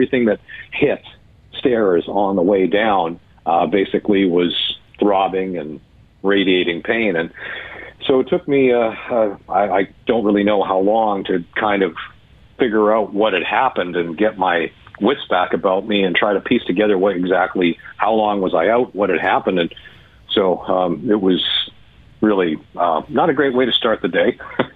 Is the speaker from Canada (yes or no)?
yes; Winnipeg, Manitoba, Canada; my hometown of Winnipeg